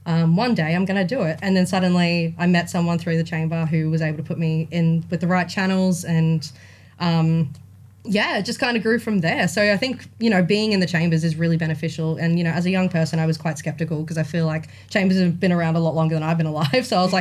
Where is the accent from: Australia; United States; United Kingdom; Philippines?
Australia; Albany Creek, Queensland; I mean, obviously, I grew up in Albany Creek.